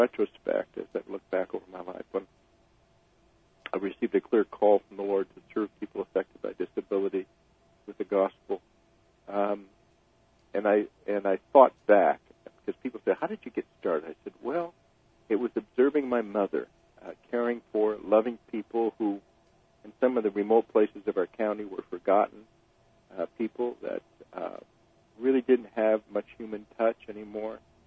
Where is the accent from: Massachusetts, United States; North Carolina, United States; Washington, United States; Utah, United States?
Washington, United States; I grew up in a little fishing town on the coast of Washington State, where I was sort of a wharf rat, and Tom Sawyer life, fishing boats and hunting and fishing and living on the river